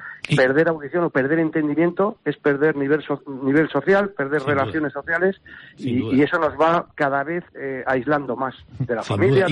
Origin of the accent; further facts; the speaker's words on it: Community of Madrid, Spain; now in Canary Islands, Spain; Llevo 27 años en el sector, 25 años en Canarias, yo soy madrileño, pero llevo aquí 25 años, tres hijos canarios.